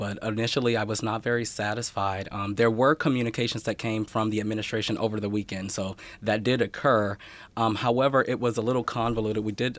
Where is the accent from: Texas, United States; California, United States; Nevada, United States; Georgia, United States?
Georgia, United States; I'm originally from Georgia. As a child, I grew up standing with my hand over my heart to a flag that was a Confederate flag